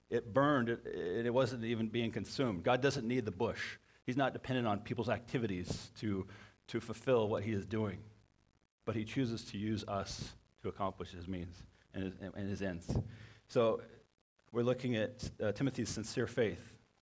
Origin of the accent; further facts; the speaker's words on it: Red Bluff, California, United States; I was third or fourth grade, maybe 7 or 8 years old. I grew up in Red Bluff.